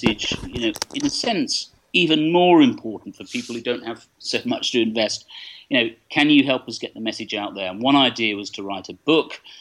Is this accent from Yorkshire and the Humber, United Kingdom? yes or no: no; West Midlands, United Kingdom; I'm a Midlander. I was born in Staffordshire and never really left this area apart from to go to university in Oxford